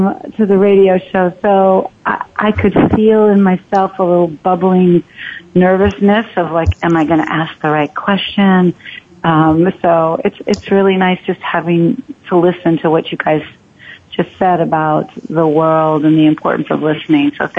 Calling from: New York City, New York, United States; I'm calling in from Manhattan in New York City.

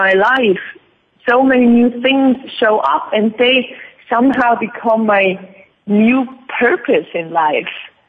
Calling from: Basel, Basel-Stadt, Switzerland; I'm calling you from Basel in Switzerland.

